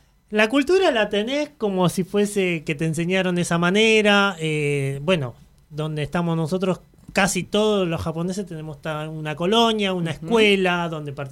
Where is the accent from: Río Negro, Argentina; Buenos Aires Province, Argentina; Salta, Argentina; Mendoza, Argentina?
Buenos Aires Province, Argentina; La Plata; born there; Yo nací en La Plata, todo cultura de así de agricultores, de flores.